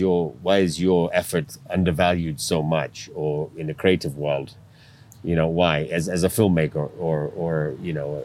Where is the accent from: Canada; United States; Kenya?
Kenya; let's use Kenya as an example because we are here and we're Kenyan, okay?